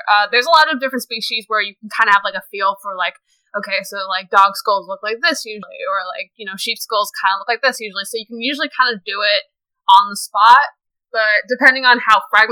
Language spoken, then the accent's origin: English; New York, United States; I'm sorry. I'm just I am from New York.